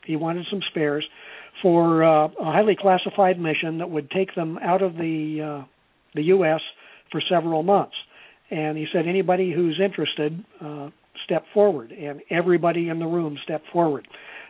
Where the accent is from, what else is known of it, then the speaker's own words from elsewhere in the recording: Pendleton, Oregon, United States; the 17th was based at my hometown, Pendleton, Oregon, in northeastern part of the state